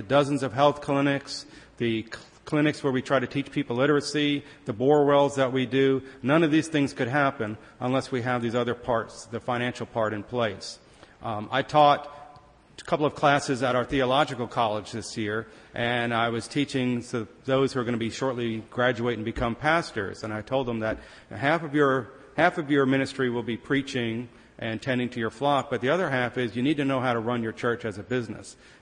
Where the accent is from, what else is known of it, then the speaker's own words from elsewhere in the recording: Fredericksburg, Virginia, United States; now in Sudan; My home parish, I am from Fredericksburg, and my home parish is St. George's down in Fredericksburg.